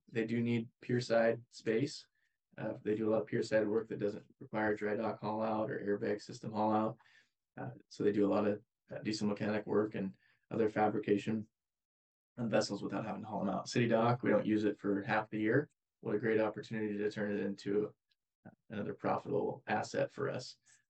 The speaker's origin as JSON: {"language": "English", "region": "Washington", "country": "United States", "tie": "born or raised there", "said": "Yeah, I grew up in the Puget Sound area. Puget Sound Naval Shipyard was the biggest employer."}